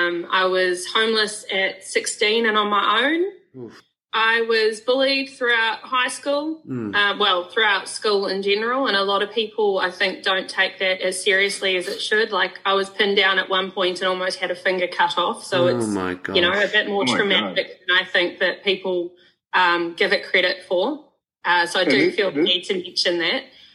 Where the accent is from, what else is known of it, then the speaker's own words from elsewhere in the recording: New Zealand; now in Australia; I'm in Australia. I'm from New Zealand.